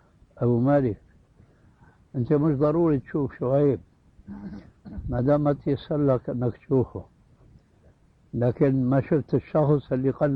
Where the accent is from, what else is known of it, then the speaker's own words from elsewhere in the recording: Syria; كما يقول العامة عندنا في سوريا خير الذقون إشارة تكون